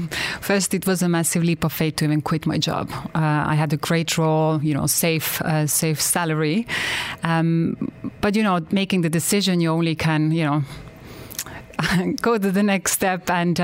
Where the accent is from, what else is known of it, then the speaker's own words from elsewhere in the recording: Estonia; English is a second language; also born or lived in London; I am from Estonia. It's a very tiny country. We only have 1 million people. So I'm literally one in a million. but we are a very spiritual country.